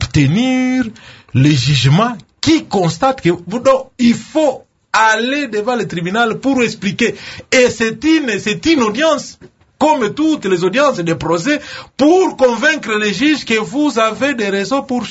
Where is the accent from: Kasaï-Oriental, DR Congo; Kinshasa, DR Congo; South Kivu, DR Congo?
Kasaï-Oriental, DR Congo; Mbuji-Mayi; lorsque vous allez chez nous en Bushimbaï